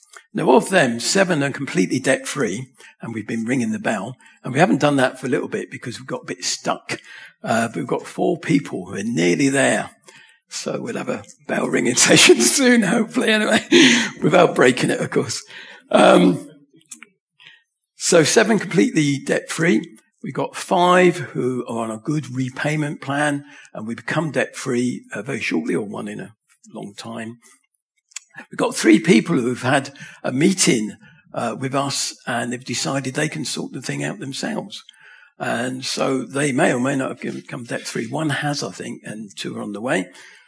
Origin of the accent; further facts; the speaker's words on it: Oxted, South East England, United Kingdom; born there; about 10 miles from when I was born in Surrey, in Oxted, where my dad was born, granddad was born, and I think his dad as well